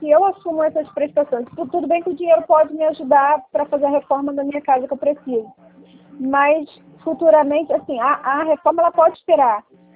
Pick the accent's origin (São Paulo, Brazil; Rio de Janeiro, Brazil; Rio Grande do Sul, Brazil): Rio de Janeiro, Brazil; São Pedro da Aldeia; Não, ele é de Cabo Frio, eu sou de São Pedro.